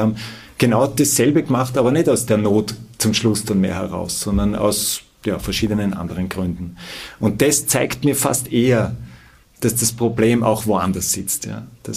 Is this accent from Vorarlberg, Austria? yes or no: no; Vienna, Austria; also born or lived in Styria; Ich bin in Wien aufgewachsen, aber halb in der Steiermark.